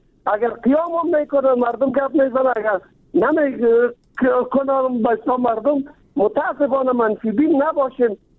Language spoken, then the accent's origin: Persian; Kabul, Afghanistan; ما از کابل هستیم